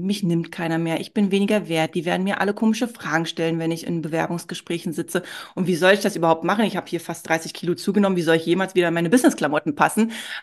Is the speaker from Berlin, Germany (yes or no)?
yes; Berlin, Germany; Ich bin ja auch im Ostteil von Berlin aufgewachsen